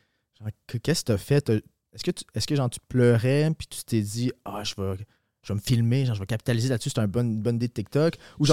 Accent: Granby, Quebec, Canada; il me semble quand je suis chez nous, à Granby, chez mes parents, puis qu'ils écoutent

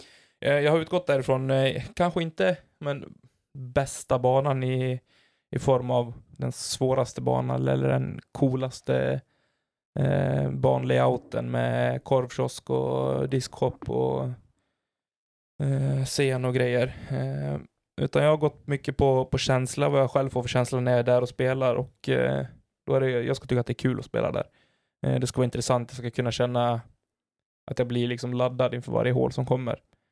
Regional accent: Falun, Dalarna County, Sweden; Och det är hemma i Falun på Åsbo discgolfbana.

